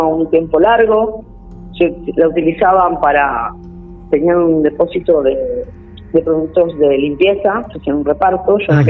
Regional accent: Buenos Aires, Argentina; De Buenos Aires

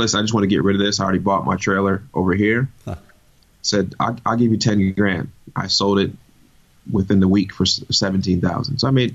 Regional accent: Winston-Salem, North Carolina, United States; also born or lived in New York; So I went into a neighborhood we grew up in because we moved from New York into Winston-Salem, North Carolina. We moved to a neighborhood called Salem Woods.

